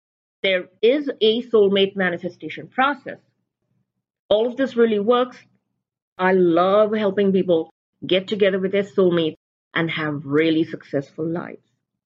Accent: India; I come from the East, I come from India

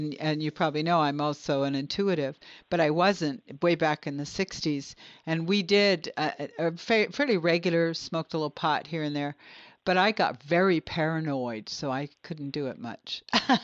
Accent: Canada; but I'm actually from Canada initially

